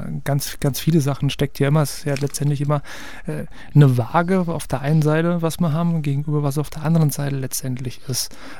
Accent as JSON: {"language": "German", "region": "Hesse", "country": "Germany", "tie": "born or raised there", "said": "mein Nachbar im Vogelsberg, wo ich groß geworden bin."}